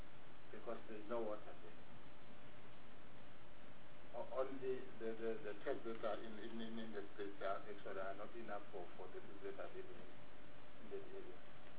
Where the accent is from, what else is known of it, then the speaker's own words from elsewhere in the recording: Ekurhuleni, Gauteng, South Africa; Not because I'm coming from Ewuruleni, even Chairperson.